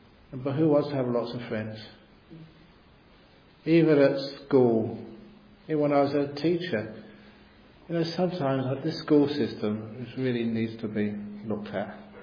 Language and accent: English; Perth, Western Australia, Australia; The Australian cricket team were playing Australia in Perth, you know, my hometown.